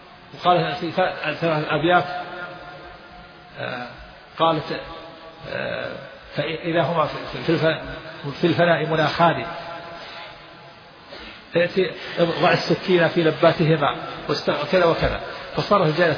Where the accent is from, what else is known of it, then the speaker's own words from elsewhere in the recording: Najd, Saudi Arabia; نحن عندنا في نجد تسقف البيوت بالخشب ويوضع الجريد